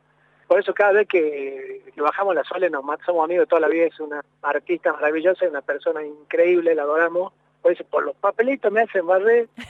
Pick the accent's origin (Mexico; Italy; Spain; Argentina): Argentina; Jujuy; lo que somos nosotros los norteños. Nosotros vivimos en Jujuy